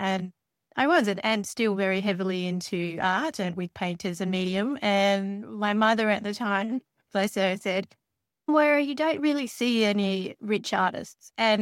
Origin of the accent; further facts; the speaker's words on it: Tasmania, Australia; because I grew up in Tasmania